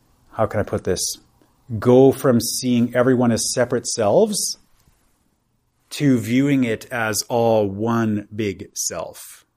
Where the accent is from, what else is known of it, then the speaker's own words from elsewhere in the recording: Canada; I am a person, I am a Canadian